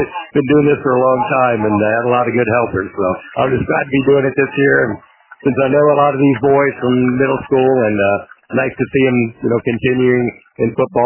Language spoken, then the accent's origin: English; Ohio, United States; I grew up in Ohio, and you had to earn your way in.